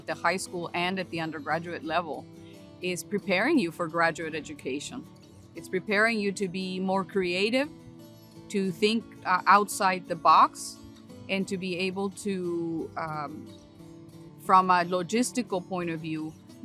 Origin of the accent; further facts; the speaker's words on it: Tijuana, Baja California, Mexico; I am from Tijuana, and bringing students from Tijuana is the way that I started.